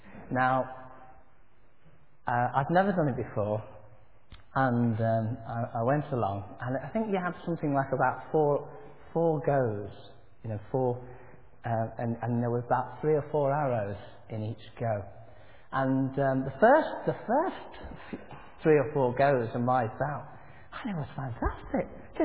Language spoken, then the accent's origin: English; Nottingham, East Midlands, United Kingdom; I mean, I know I come from Nottingham